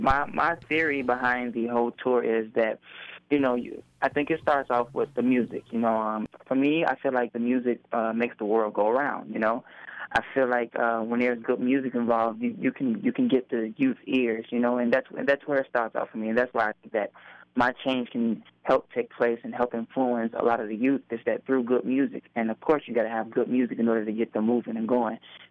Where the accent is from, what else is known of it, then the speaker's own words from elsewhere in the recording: Chicago, Illinois, United States; I am from Chicago, yes.